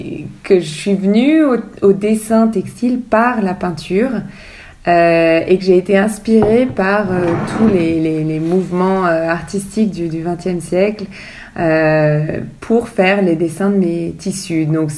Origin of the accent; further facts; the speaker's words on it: Hauts-de-France, France; J'ai grandi en Picardie, au milieu de la campagne. Mon père était agriculteur